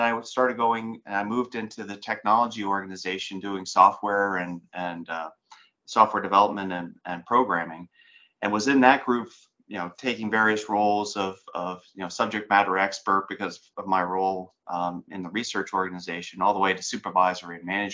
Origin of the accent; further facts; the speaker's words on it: New Jersey, United States; So I grew up in New Jersey in the 70s, and I was the youngest of four children.